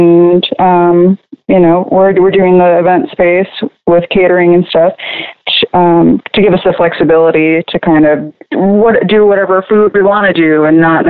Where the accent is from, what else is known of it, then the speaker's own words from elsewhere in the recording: Michigan, United States; also born or lived in Texas; Sure. Well, I was born in Michigan. My mom was born and raised in Houston, and my dad is from Michigan. So my time growing up was spent divided kind of between the two.